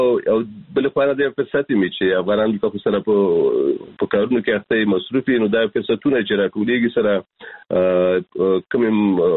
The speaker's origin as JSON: {"language": "Pashto", "region": "Kunar", "country": "Afghanistan", "lives_now": "Germany", "said": "چون د کونړ نه راغلی یم"}